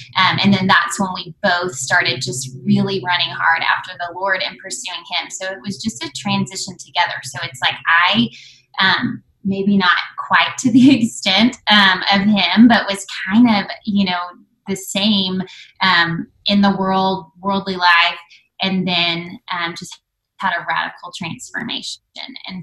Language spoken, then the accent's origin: English; Waco, Texas, United States; So we grew up in Waco, went to Baylor